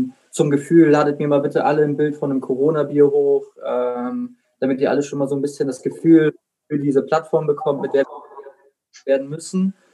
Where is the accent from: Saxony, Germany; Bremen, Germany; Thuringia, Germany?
Bremen, Germany; now in Hamburg, Germany; ich komme gebürtig aus Bremen, bin aber mittlerweile seit anderthalb Jahren in Hamburg